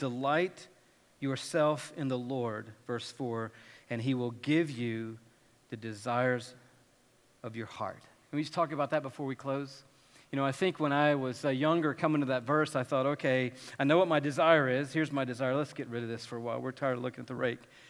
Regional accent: Georgia, United States; as a boy growing up in Georgia

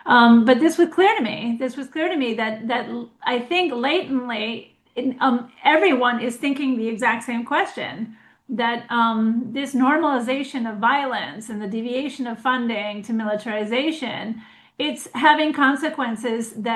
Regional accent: United States; And I grew up in the United States, and I remember reading these wonderful political cartoons in the New York Times.

